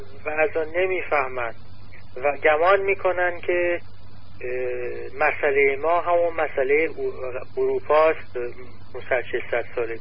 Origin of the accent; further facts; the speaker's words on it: Iran; به عنوان یک ایرانی